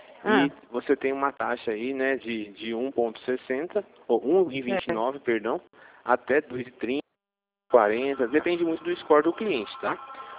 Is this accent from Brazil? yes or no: yes; Campinas, São Paulo, Brazil; eu sou de Campinas, né? Fico aqui na região de Campinas.